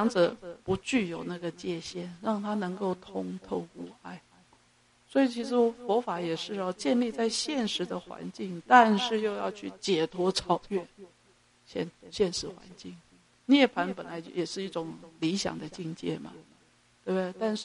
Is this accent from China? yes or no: no; Yilan County, Taiwan; 宜兰我是宜兰人啊，宜兰人是比较特别的哈